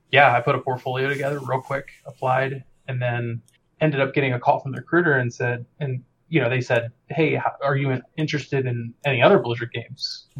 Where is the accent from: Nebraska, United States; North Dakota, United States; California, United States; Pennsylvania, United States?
Pennsylvania, United States; Pittsburgh; moved away as an adult; My wife and I moved across the country. I'm originally from Pittsburgh. We drove across the country, got in Irvine on a Friday